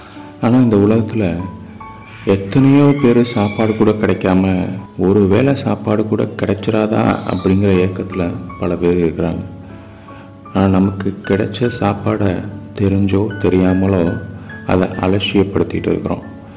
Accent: Pudukkottai, Tamil Nadu, India; எனது சொந்த ஊர் புதுக்கோட்டை.

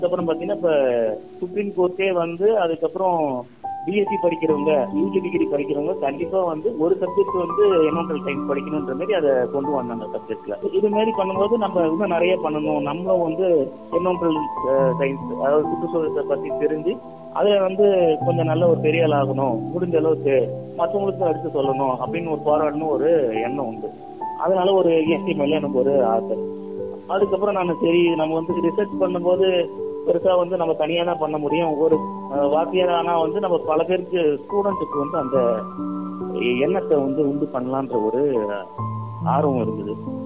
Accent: Puducherry, India; also born or lived in Bangalore; நான் பாண்டிச்சேரியை சேர்ந்தவங்க, புதுச்சேரின்னு சொல்லுவாங்க. நான் பிறந்தது படிச்சது எல்லாமே அங்கே.

